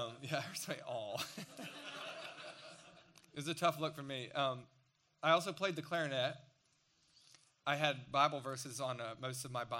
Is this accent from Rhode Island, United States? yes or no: no; Chesapeake, Virginia, United States; So we moved from Chesapeake, which is near Norfolk or the coast of Virginia, to Richmond.